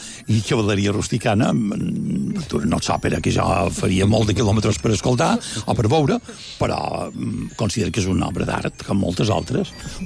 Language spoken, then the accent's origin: Catalan; Felanitx, Balearic Islands, Spain; born there; also born or lived in Barcelona; now in Palma, Spain; Jo vaig néixer a Felanitx i sempre m'agrada dir que som felanitxer militant. Visc a Palma, tot i que tinc casa a Porto Colom, vaig estudiar a Barcelona